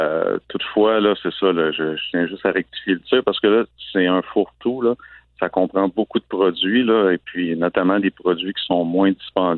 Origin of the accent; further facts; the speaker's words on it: Trois-Rivières, Quebec, Canada; on est d'ici, on est de Trois-Rivières.